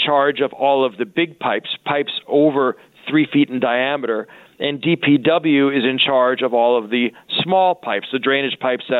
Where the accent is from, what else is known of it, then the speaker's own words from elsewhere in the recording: New York, United States; I my mom's from New Orleans, but I grew up in New York, and Knicks haven't been good since the 80s.